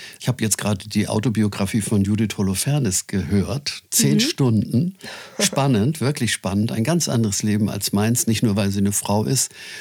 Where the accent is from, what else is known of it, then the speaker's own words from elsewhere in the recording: Hamburg, Germany; Als Kind Alster, denn ich bin in Winterhude aufgewachsen.